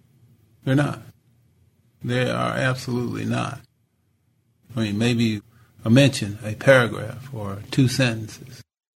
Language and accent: English; Tulsa, Oklahoma, United States; also born or lived in Buffalo; moved back to Tulsa in 81, took a job in cable.